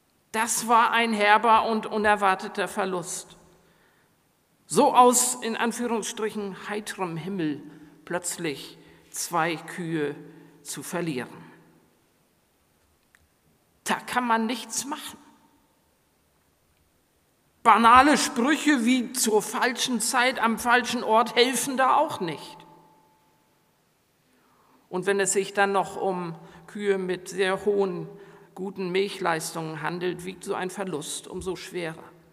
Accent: Gödenzow, Germany; als ich noch Teenager war, gab es in meinem Heimatdorf Gödenzow mal ein für mich sehr außergewöhnliches und auch schreckliches Ereignis.

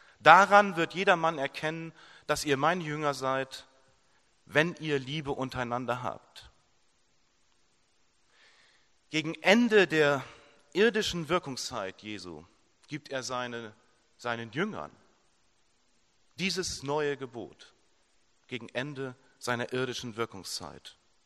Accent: Verden an der Aller, Lower Saxony, Germany; es war ein Pferden an der Aller, da ist meine Heimat.

